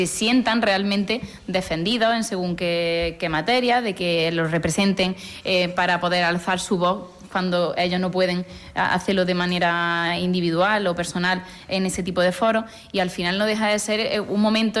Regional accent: Cabra, Andalusia, Spain; las necesidades que yo tenía en mi pueblo en ese momento, y por suerte pues Cabra lleva mucho tiempo trabajando en materia de juventud

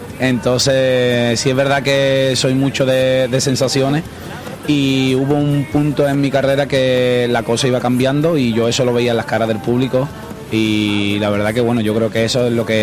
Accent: Andalusia, Spain; Empecé en los grupitos de flamenquito, de rumbas y sevillanas, como ya te digo, como muchísimos andaluces.

